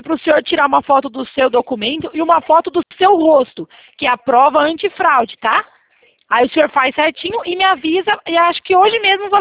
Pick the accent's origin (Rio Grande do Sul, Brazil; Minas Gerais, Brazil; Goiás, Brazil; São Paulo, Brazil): São Paulo, Brazil; Itatiba; eu sou aqui de Itatiba, interior de São Paulo. Não sei se o senhor conhece aqui, cidadezinha pequena.